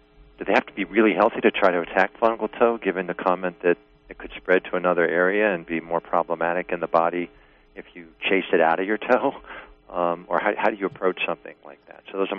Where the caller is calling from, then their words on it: New York, United States; From New York.